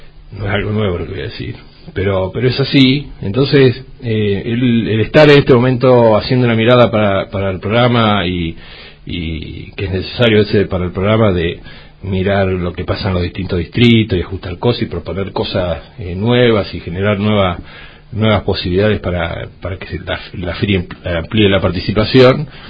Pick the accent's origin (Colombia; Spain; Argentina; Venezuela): Argentina; Rojas, Buenos Aires Province; Pero yo soy de Rojas y bueno, estoy atado sentimentalmente y laboralmente acá.